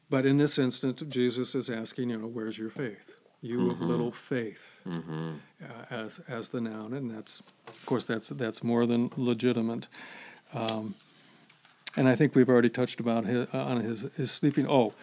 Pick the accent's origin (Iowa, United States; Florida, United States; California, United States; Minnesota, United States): California, United States; And I grew up in California on the Central Coast.